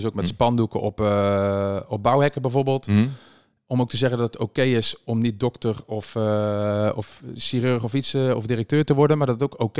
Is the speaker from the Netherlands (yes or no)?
yes; North Brabant, Netherlands; now in Amstelveen, Netherlands; ik ben opgegroeid in Brabant, dus echt heel vrij in een klein dorpje. Nu in Amstelveen, vlakbij het Amsterdamse Bos, is ook lekker in het groen.